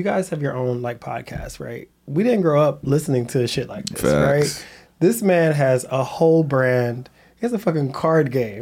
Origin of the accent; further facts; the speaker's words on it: Bristol, New Jersey, United States; I'm from Bristol, New Jersey. Holla.